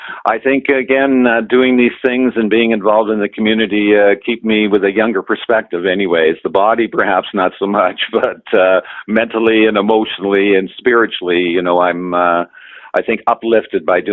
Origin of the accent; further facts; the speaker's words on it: White Rock, British Columbia, Canada; now in Victoria, Canada; No, actually, I was raised in White Rock. I spent all my school years there.